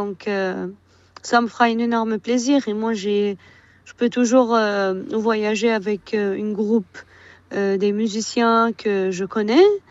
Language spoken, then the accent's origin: French; Iraq; French is a second language; quand les gens me demandent, tu viens d'où? Et ils savent que je suis irakienne